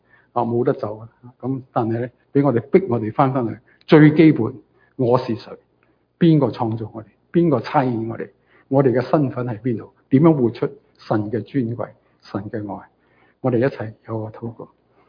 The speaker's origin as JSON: {"language": "Cantonese", "town": "Ningbo", "region": "Zhejiang", "country": "China", "said": "我哋宁波人叫爹爹"}